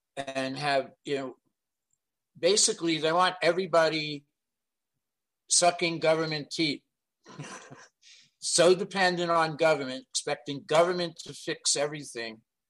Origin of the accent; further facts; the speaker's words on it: New York City, New York, United States; also born or lived in Miami; I grew up in New York City. I worked the majority of my career in Miami.